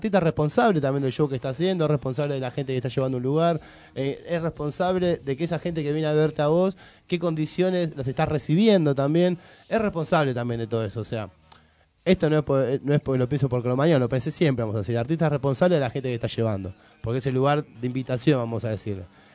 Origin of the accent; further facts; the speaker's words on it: Villa Lugano, Buenos Aires, Argentina; Yo soy de Lugano